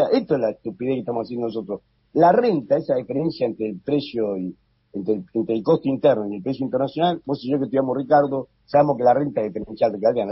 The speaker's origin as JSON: {"language": "Spanish", "region": "Tucumán", "country": "Argentina", "said": "soy tucumano, somos tímidos para el trabajo"}